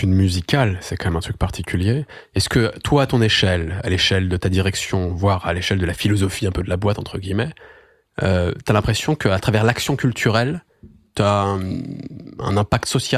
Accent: Lyon, Auvergne-Rhône-Alpes, France; Moi, par exemple, j'ai grandi à Lyon.

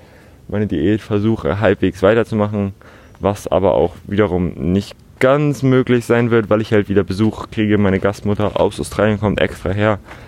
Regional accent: Hamburg, Germany; Bin aufgewachsen in Altona

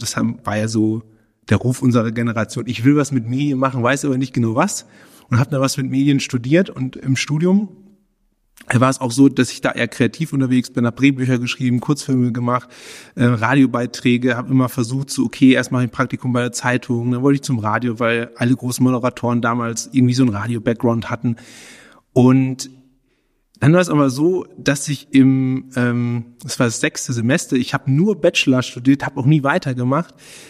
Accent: North Rhine-Westphalia, Germany; now in Munich, Germany; ich komme eigentlich aus dem Ruhrgebiet, bin Junge des Ruhrgebiets und habe vor zwei Jahrzehnten, sind es jetzt knapp, bin ich nach München gekommen und habe hier dann in der Medienwelt so Wurzeln geschlagen.

